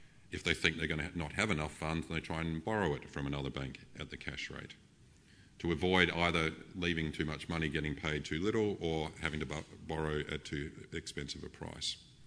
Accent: Adelaide, South Australia, Australia; I'm very pleased to be back in my hometown today. As Damien said, I'm a graduate of Adelaide Uni from the Economics Department.

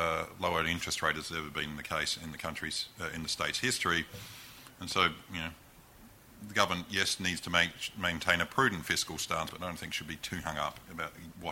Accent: Australia; Now, we're Australian, we obviously can't hold Australian dollars in our foreign exchange reserves.

